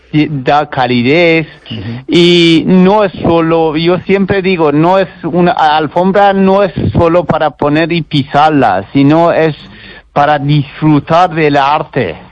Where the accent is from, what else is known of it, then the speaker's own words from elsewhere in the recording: Iran; Spanish is a second language; now in Spain; Soy persa de Irán, sí.